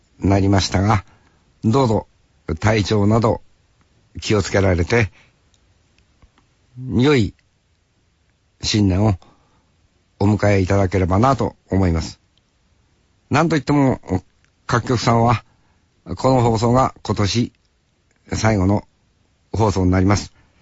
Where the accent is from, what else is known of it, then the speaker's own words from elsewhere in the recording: Sapporo, Hokkaido, Japan; 地元札幌2日間なあ全力で今年1年のまあ締めくくりコンサートだからな